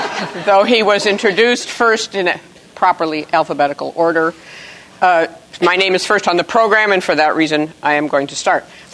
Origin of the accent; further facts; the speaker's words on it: California, United States; I am going to refer to him as Roger, because I come from California, and because we consider that appropriate